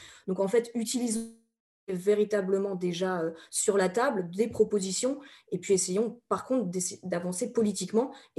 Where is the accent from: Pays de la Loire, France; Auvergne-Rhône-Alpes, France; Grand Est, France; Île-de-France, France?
Île-de-France, France; Vernou-la-Celle-sur-Seine; je viens du sud de Seine-et-Marne et de Vernoux-la-Celle-sur-Seine et donc de Fontainebleau.